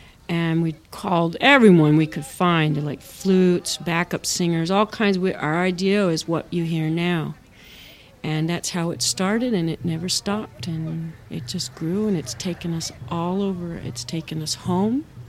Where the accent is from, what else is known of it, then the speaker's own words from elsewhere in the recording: New York City, New York, United States; You know, growing up all these years in New York City, being Indian, you are not around Indian people and Indian culture